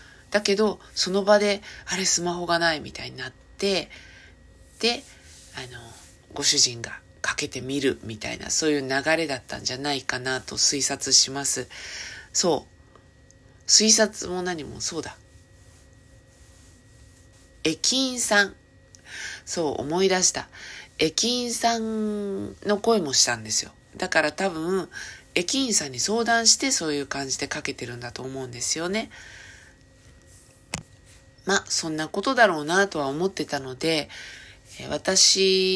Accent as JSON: {"language": "Japanese", "region": "Chiba", "country": "Japan", "said": "私千葉県民ですからね、馴染みがあんまりないんですよ。"}